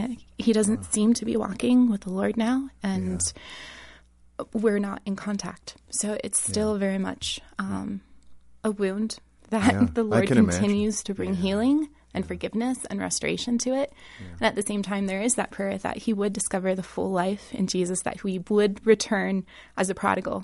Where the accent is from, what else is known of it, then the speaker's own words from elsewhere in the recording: Romania; also born or lived in Athens, Greece / United States; I was born in Athens en route to the United States. And then when I was seven, we went back to Romania as missionaries to the gypsies.